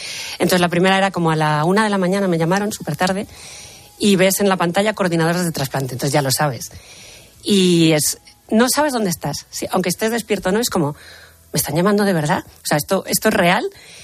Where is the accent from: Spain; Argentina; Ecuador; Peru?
Spain; porque somos así los españoles